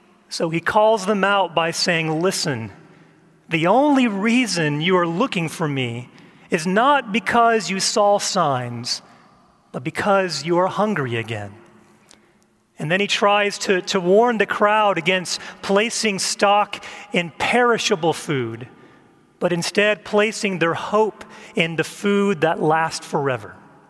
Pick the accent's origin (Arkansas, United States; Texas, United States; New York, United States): Texas, United States; So growing up in Central Texas, I would often hear a phrase